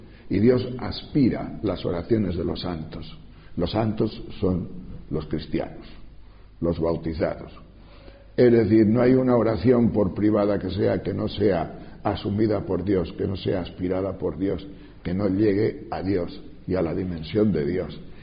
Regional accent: Tejerina, Castile and León, Spain; Yo soy de cultura agrícola, porque yo soy de un pueblo de León, que es Tejerina, y en mi pueblo pues no ha habido nunca nada más que vacas, ovejas y cabras.

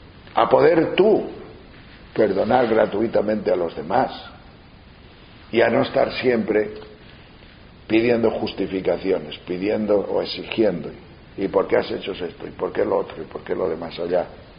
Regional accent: Tejerina, Castile and León, Spain; que es de mi pueblo, de Tejerina

